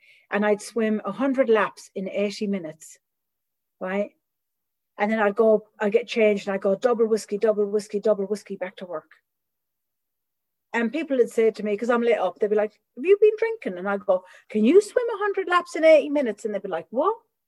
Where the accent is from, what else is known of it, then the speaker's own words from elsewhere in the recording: Midlands, Ireland; accent: Midlands Irish; my accent's from the Midlands